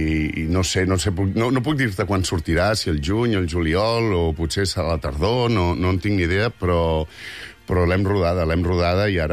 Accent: Catalonia, Spain; com a català, sí.

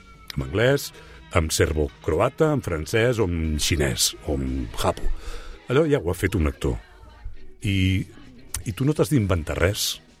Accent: Morella, Valencian Community, Spain; Jo sóc d'origen valencià, sóc de Castelló, de Morella, i tenia relació amb companys actors de doblatge valencians

